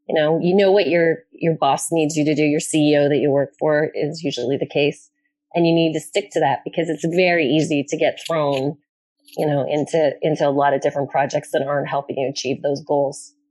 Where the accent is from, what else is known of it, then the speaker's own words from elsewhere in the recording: Toronto, Ontario, Canada; I'm from Toronto, so it's a big city relatively, for Canada